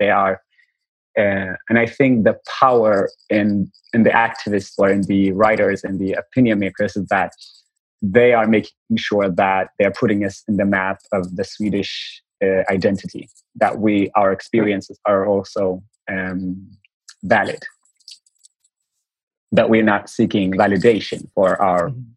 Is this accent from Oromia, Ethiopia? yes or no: no; Gondar, Amhara, Ethiopia; English is a second language; So I am born and raised in Ethiopia, in northern Ethiopia